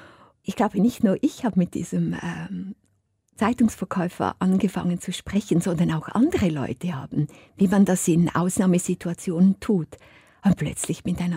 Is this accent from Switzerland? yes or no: yes; Schwyz, Switzerland; Ich bin ja in der Innerschweiz aufgewachsen, die katholisch ist, in Schwyz.